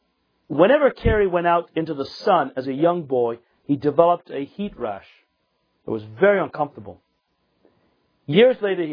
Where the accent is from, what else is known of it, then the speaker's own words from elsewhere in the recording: England, United Kingdom; And even when I was growing up in England in the 50s and early 60s, it was still there.